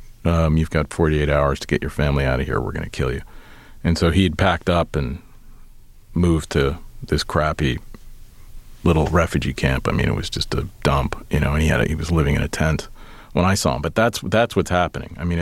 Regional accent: United States; I mean, I'm an American male and I look very American.

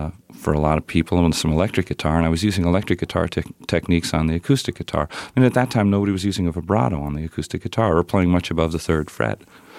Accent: New York, United States; Yeah, I grew up in Westchester County.

